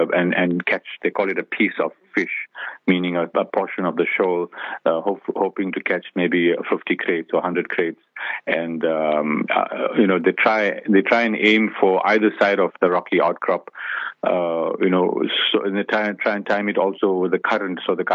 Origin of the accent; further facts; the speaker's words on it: Durban, KwaZulu-Natal, South Africa; although I grew up in Durban, but I hadn't really experienced much of the sardine run.